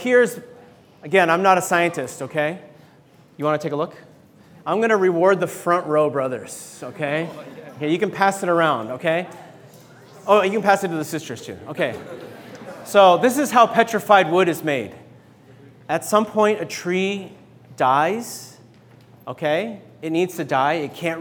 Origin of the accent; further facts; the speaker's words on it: Seattle, Washington, United States; because I'm from Seattle.